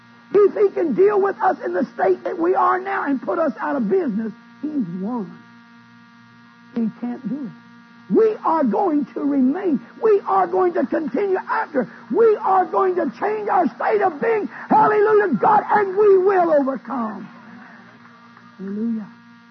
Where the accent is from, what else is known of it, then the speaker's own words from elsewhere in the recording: United States; But brother and sister, I'm glad that I'm an American.